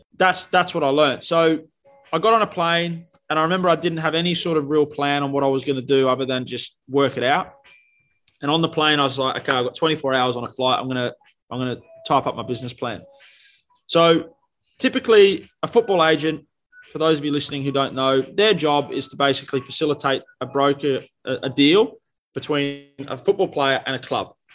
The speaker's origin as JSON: {"language": "English", "country": "Australia", "accent": "Australian", "lives_now": "England", "said": "What I'm an Australian guy landing in England. I don't know fucking anyone. I've got an Australian accent"}